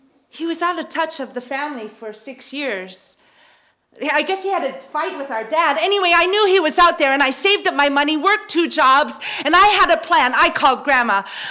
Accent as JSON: {"language": "English", "region": "Alaska", "country": "United States", "said": "Hi, I'm from Alaska. I just got here, and I have a brother."}